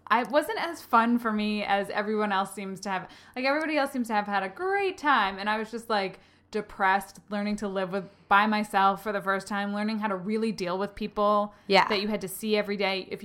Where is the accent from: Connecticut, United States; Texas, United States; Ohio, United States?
Connecticut, United States; as everyone in my family did, because we're from Connecticut, and it's cheap.